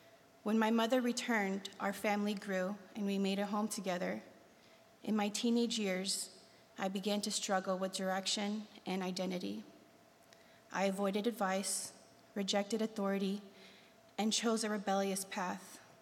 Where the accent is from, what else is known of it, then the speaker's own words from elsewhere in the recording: Texas, United States; I was born and raised in South Texas by a young single mother.